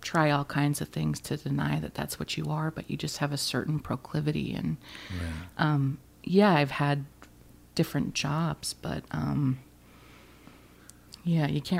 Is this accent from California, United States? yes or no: no; Alaska, United States; And, you know, I'm from Alaska, which is a really tough place.